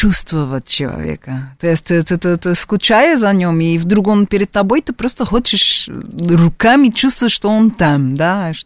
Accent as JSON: {"language": "Russian", "country": "Russia", "also_born_or_lived": "Portugal", "said": "Я когда отсюда уехала из России"}